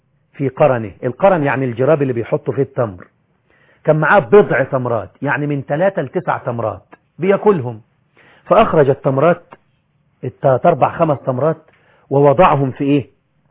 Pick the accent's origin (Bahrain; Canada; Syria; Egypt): Egypt; عامل زي عندنا في مصر لما حد يشوف حاجة حلوة كده مع واحد يقول له ايش ايش، عندنا في مصر في الله ايش ايش